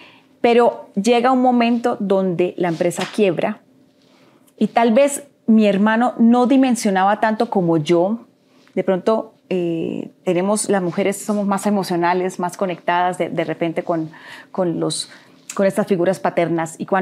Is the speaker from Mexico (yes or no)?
no; Cúcuta, Norte de Santander, Colombia; born there; Yo nací en Cúcuta, es una ciudad, es frontera con Venezuela. Tuve una niñez bonita, feliz.